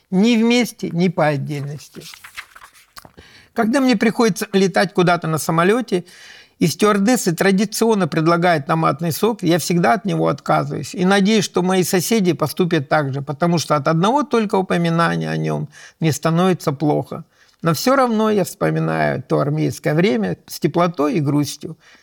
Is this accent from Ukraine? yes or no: no; Omsk, Omsk Oblast, Russia; Я всегда горжусь тем, что я коренной амич в 4-м поколении, 1900 2013 года … дед сюда переехал с Белоруссии. Мы здесь живем. Я люблю свой край, люблю свой город.